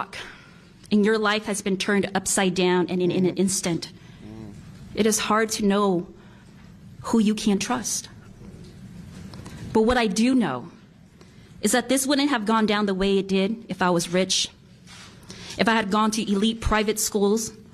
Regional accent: United States; born there; This I know for sure because I was born poor in America.

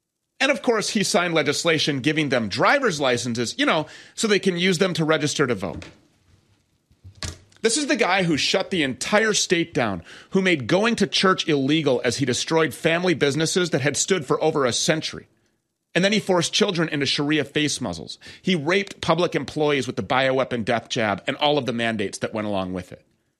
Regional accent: Minnesota, United States; this guy has completely destroyed my home state of Minnesota.

